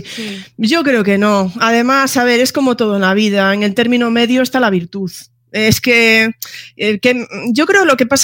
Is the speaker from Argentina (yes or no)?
no; Galicia, Spain; y yo ahí soy muy gallega y digo, depende, ¿sabes?